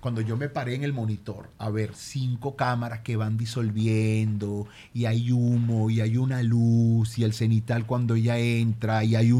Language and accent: Spanish; Caracas, Capital District, Venezuela; yo soy de Antímano, mi familia es de Antímano. De Antímano para